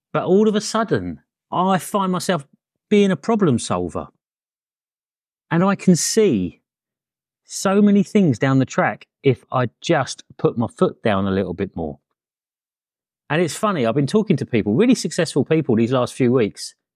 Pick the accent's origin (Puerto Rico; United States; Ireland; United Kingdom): United Kingdom; Brighton, South East England; Look, I lived in Brighton. I'm from Brighton.